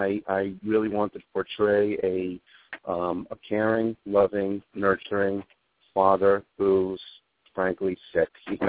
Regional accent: New York, United States; I grew up in New York.

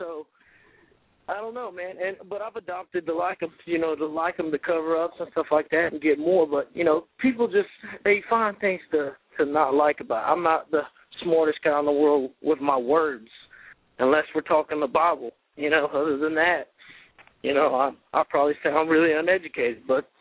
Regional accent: the South, United States; I'm from the South, obviously. I'm proud to be from the South.

